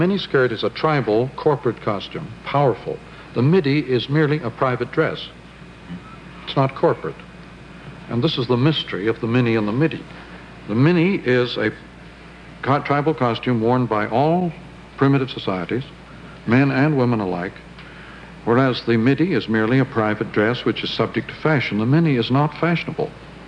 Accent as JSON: {"language": "English", "country": "Canada", "said": "I'm not a very suitable person to discuss this matter as a Canadian"}